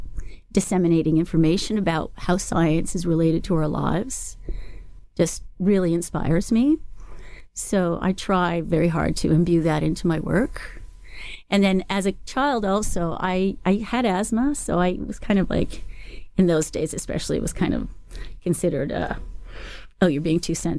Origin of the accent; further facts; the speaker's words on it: Montreal, Quebec, Canada; now in Vancouver, Canada; I am a mixed media artist based in Vancouver, Canada. I'm originally from Montreal, and my roots are in Trinidad and Tobago. So I'm a little bit of pan global, I feel.